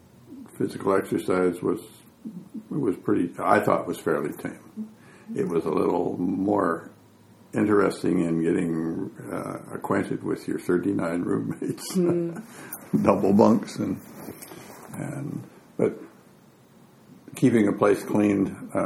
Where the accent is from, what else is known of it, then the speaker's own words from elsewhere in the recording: Miami, Manitoba, Canada; I was born in Miami, Manitoba. In 1936, and was on a farm for my early part of my life until I joined the forces in 1955.